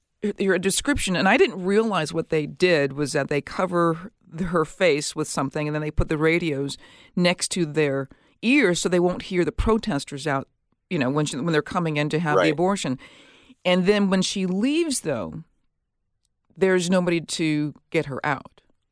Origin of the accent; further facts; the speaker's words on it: Minneapolis, Minnesota, United States; he is from Minnesota, my hometown, I'm from Minneapolis.